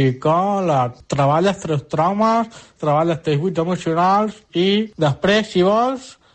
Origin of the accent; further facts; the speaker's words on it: Reus, Catalonia, Spain; jo sóc un noi de Reus, Tarragona